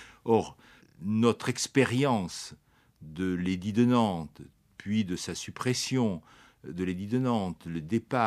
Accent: Italy; first language Italian; French is a second language; je parle par exemple très bien ma langue maternelle, la langue de ma mère, c'était l'italien.

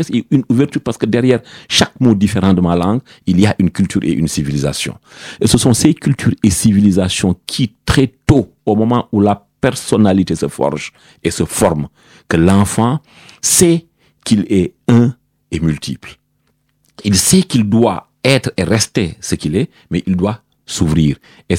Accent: Senegal; Je suis sénégalais et j'appartiens à l'ethnie Poulard.

